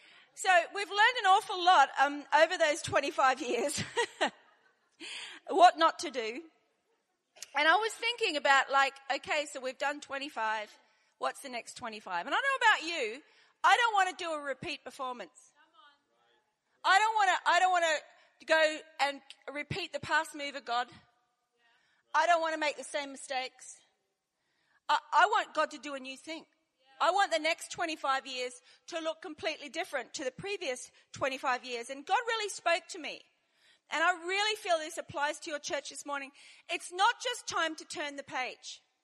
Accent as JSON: {"language": "English", "country": "Australia", "moved": "as an adult", "lives_now": "United Kingdom", "said": "And so we came from Australia 25 years ago. Dave and I was 4 months pregnant. We knew nobody in the UK whatsoever"}